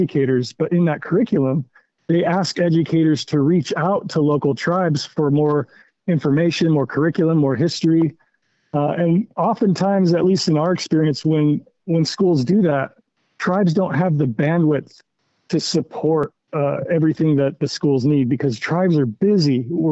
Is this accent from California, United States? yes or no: yes; California, United States; I grew up in the California school system. I grew up out here on a reservation, and in fourth grade in California, you're taught California history.